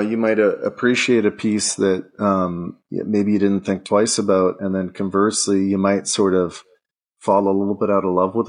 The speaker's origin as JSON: {"language": "English", "country": "Canada", "said": "being Canadian is a lot of fun for me because, you know, it's a stereotype, but it's true. We all love hockey."}